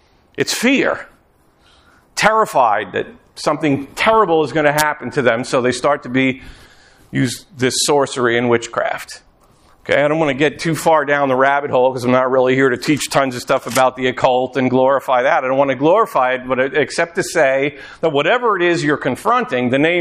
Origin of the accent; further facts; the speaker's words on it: Sag Harbor, New York, United States; I mean, I grew up in Sag Harbor.